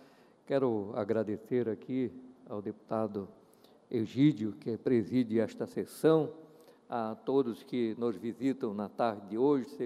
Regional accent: São João Batista, Santa Catarina, Brazil; also born or lived in Major Gercino; nasci aqui em Major Gercino, fui criado em São João Batista, estudei em Araquari e com 18 anos fui morar no Oeste.

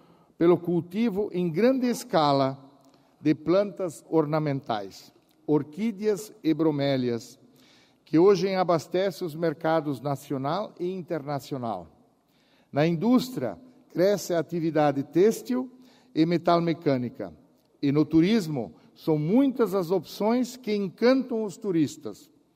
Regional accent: Corupá, Santa Catarina, Brazil; Nesta sexta-feira, dia 7 de julho, a minha terra natal, Corupá, estará em festa.

